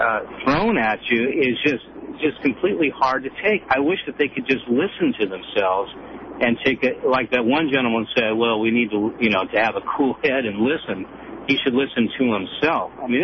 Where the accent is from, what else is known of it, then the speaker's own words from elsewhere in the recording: Los Angeles, California, United States; now in Sacramento, United States; I'm new to Sacramento. I'm here from Los Angeles